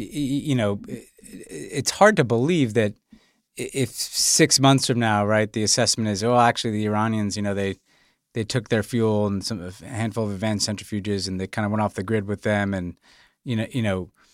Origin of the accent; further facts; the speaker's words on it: Los Angeles, California, United States; Like, I'm from Los Angeles, like, the military is in my streets, literally.